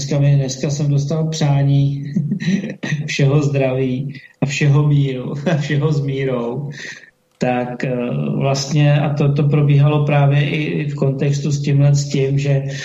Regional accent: Prague, Czechia; Tož my jsme z Žižkova, hele, my Žižkováci si s tím můžeme poradit

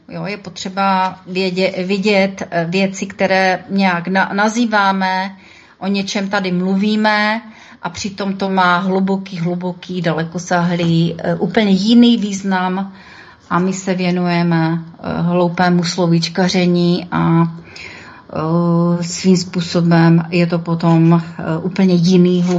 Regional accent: Moravia, Czechia; Já jsem Moravačka.

